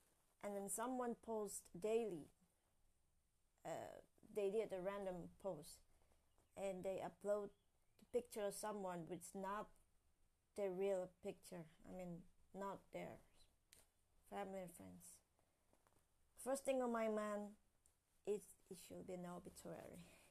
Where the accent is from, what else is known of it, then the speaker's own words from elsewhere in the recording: East Java, Indonesia; I have to go back there in East Java, in my hometown.